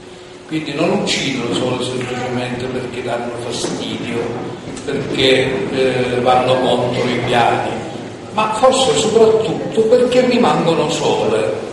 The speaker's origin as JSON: {"language": "Italian", "town": "Bagheria", "region": "Sicily", "country": "Italy", "tie": "born or raised there", "said": "l'agheria, il mio paese me ne dà lo spunto per questa cosa"}